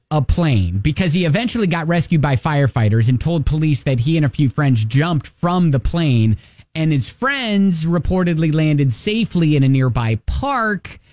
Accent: Ohio, United States; Yeah, so this out of my home state of Ohio

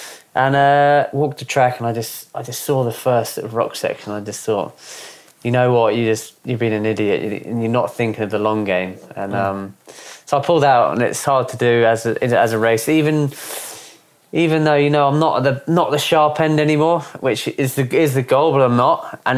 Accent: South East England, United Kingdom; I'm from Surrey

